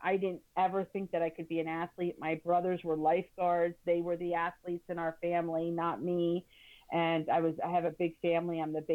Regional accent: Stone Harbor, New Jersey, United States; Well, I grew up, Pete, on the Jersey Shore. Stone Harbor, New Jersey is my hometown. I spent every summer there of my life from the year I was born. And when I was 13, I believe it was, we moved down there year round.

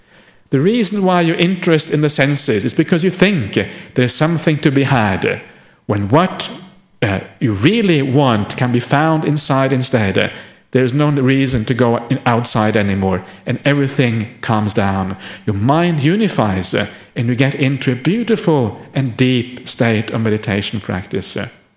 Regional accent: Norway; I grew up in Norway.

